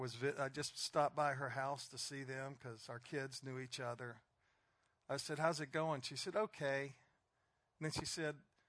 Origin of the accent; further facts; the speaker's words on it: Alabama, United States; I own a pickup truck and I'm from Alabama.